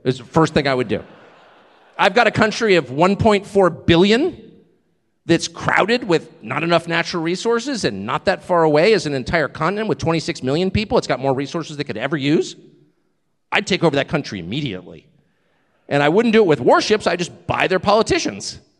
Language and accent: English; United States; I have the great advantage of coming from a country that was born in dislike of the English, even though, obviously, I am part English, heavily English.